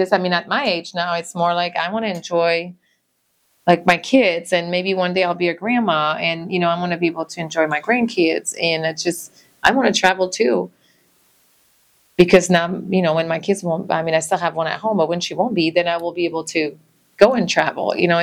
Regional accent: Canada; I'm from Canada, and I did not listen to country music.

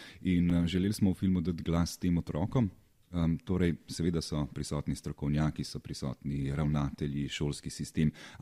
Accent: Kranj, Upper Carniola, Slovenia; recimo sam prihajam iz Kranja

